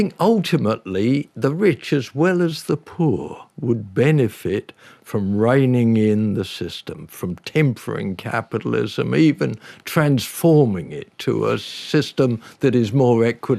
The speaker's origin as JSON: {"language": "English", "region": "England", "country": "United Kingdom", "tie": "born there", "said": "I was born in England with parents who were white-collar workers."}